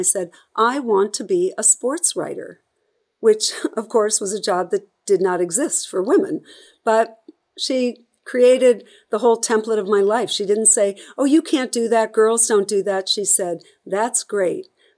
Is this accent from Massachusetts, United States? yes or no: yes; Boston, Massachusetts, United States; or growing up in Boston, I saw so much of what sports did for a city, for a people, for, integration.